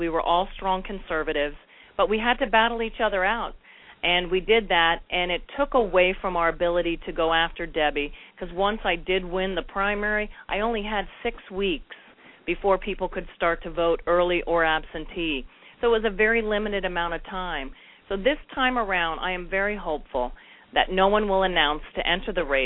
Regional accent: Florida, United States; also born or lived in Massachusetts; I've been a part of South Florida since I was 4 years old. I came from Massachusetts with my parents, 5 kids, $600, and no job.

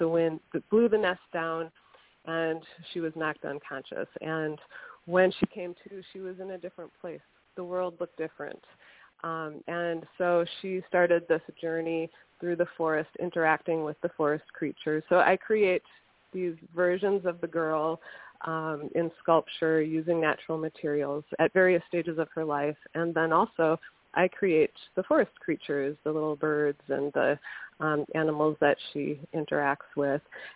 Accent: Wisconsin, United States; You mentioned in the introduction that I'm from Northeast Wisconsin, and my inspiration, first and foremost, comes from nature.

